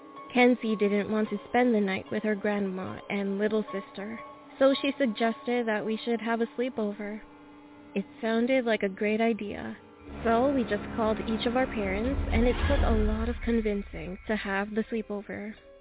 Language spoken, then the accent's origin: English; South Africa; This story takes place in South Africa, my home country.